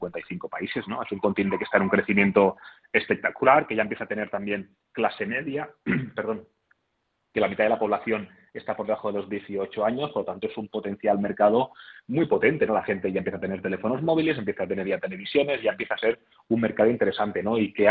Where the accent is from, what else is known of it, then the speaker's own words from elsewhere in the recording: Sabadell, Catalonia, Spain; born there; Yo, como internacional ecuatoguineano, porque mi padre nació en un pequeño poblado en el interior de Guinea Ecuatorial, aunque yo nací en Sabadell y Barcelona